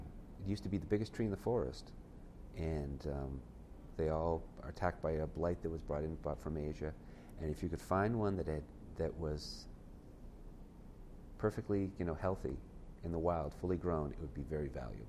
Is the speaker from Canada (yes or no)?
no; Boston, Massachusetts, United States; I live in Lunenburg, Massachusetts. I grew up just outside of Boston.